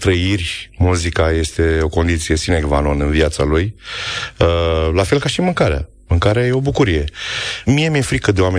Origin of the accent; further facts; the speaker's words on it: Iași, Iași County, Romania; now in Bucharest, Romania; Am fost în ultima vreme la Iași foarte des. Orașul meu natal, pe care îl iubesc enorm de mult.